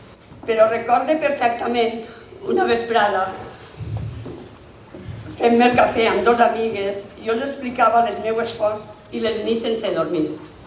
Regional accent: Pego, Valencian Community, Spain; si tindria prou força per a representar el meu poble, siguent la primera dona ambaixadora del poble de Pego

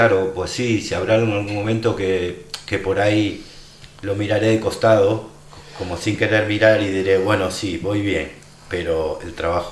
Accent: Argentina; now in Oliva, Spain; Jo, al mes d'estar aquí, jo soy argentino, pues me tocó al mes, me tocó ir a ver a mi madre a Argentina

